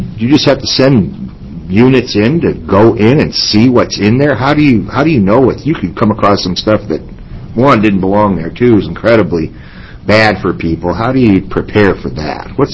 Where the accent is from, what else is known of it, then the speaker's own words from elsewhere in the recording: Webster City, Iowa, United States; I grew up in Webster City, Iowa, which is in north central Iowa. I went to college in Iowa City